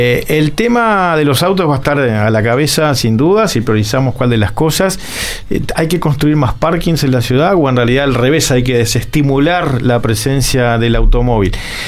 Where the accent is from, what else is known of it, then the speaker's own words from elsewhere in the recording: Montevideo, Uruguay; ¿Para dónde queremos ir entonces como montevideanos?